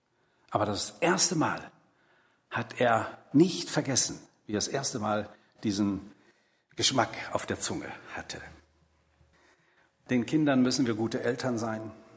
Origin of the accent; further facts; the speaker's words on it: Hamburg, Germany; Könnt ihr euch vorstellen, wie ich mich gefreut habe als Hamburger Jung?